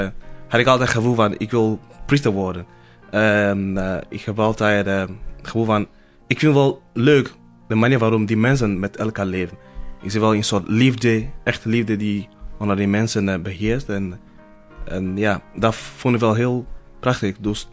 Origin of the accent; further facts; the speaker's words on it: Sokode, Volta, Ghana; Dutch is a second language; now in Netherlands; Nou, ik kom uit een heel klein dorpje dat Sokode heette. Sokode. En wel een klein dorpje van een paar duizend mensen. Volgens mij 4000 mensen ongeveer. Ja, daar kom ik vandaan. Dat is ten zuiden van Ghana.